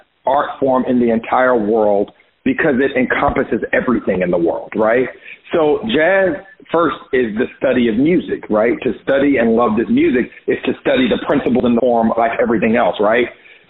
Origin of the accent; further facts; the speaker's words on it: Florida, United States; So growing up in Florida, I was exposed to gospel music.